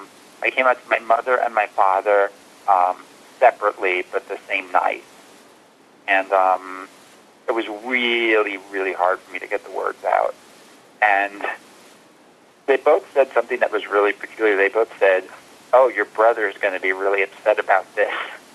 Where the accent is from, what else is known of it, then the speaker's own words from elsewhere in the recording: New York, United States; Yes, I was born in New York City. I grew up in the suburbs on Long Island.